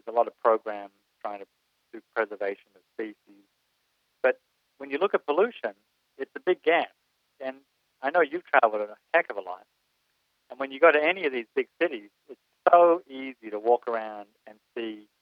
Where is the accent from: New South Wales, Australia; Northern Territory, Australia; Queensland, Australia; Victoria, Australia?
Victoria, Australia; Melbourne; moved away as an adult; now in United States; I'm born and bred in Melbourne, and I left Australia in 89, intending only to be away for a short period of time.